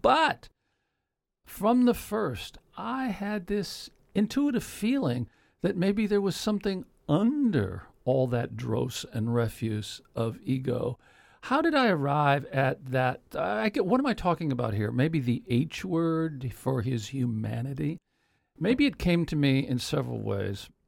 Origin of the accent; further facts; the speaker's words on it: Kankakee, Illinois, United States; Also, I grew up in Kankakee, Illinois. There were two Frank Lloyd Wright houses on the same street that I lived on.